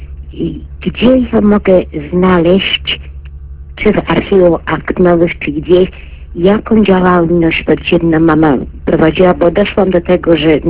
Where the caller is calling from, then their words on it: Warsaw, Masovian Voivodeship, Poland; Jestem z Warszawy